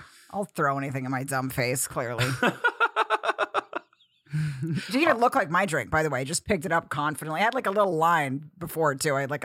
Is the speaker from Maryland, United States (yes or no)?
yes; Bethesda, Maryland, United States; We grew up in Bethesda.